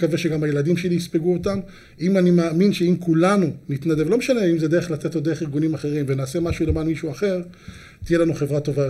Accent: Dimona, Southern District, Israel; אני גדלתי בדימונה, אמא שלי עבדה ברווחה, אבא שלי עבד בקור

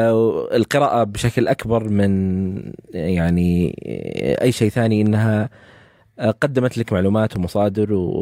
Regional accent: Saudi Arabia; عندنا في السعوديه في مناطق ما فيها عيادات اصلا نفسيه

